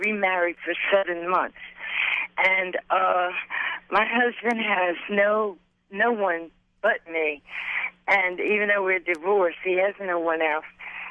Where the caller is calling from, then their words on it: New Jersey, United States; Yes, I'm calling from New Jersey.